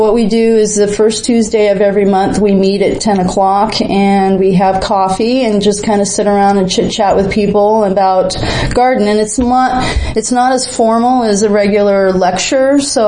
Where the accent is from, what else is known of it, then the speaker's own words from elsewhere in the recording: Colorado, United States; I grew up in Colorado, so my mom gave me my own little garden area